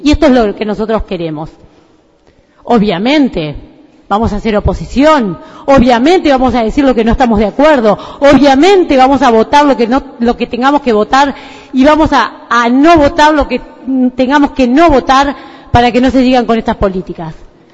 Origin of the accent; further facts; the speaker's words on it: Vela, Buenos Aires Province, Argentina; como yo soy de Vela y en Vela se usan mucho los refranes